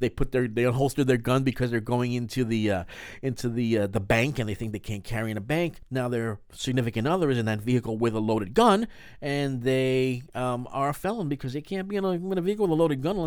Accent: New York, United States; If you're from New York, like we're both from New York, we never see a gun.

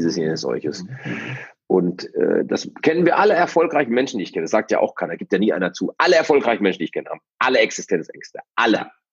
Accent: North Rhine-Westphalia, Germany; Wir sind im Ruhrgebiet groß geworden. Die Oma hatte so ein Zechenhaus, alle haben unter Tage gearbeitet.

